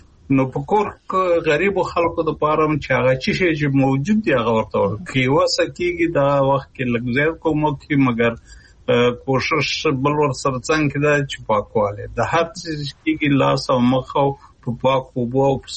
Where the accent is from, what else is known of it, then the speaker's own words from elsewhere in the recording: Kunar, Afghanistan; زمونږ په محیط کې چې زه په کنړ کې لوی شوم